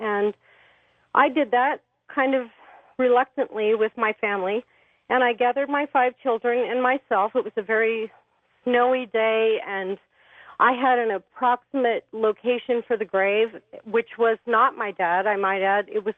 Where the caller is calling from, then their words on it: Spokane, Washington, United States; I'm calling from Spokane, Washington.